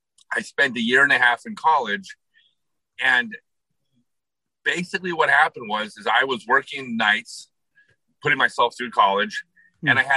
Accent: Los Angeles, California, United States; So I grew up in Los Angeles.

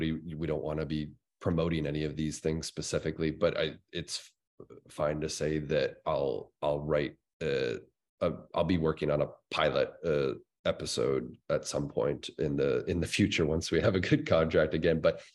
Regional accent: Wareham, Massachusetts, United States; now in Miami, United States; So I grew up in a town called Wareham, Massachusetts, on the south coast of Massachusetts, meaning just before you get onto Cape Cod. And I live in Miami now

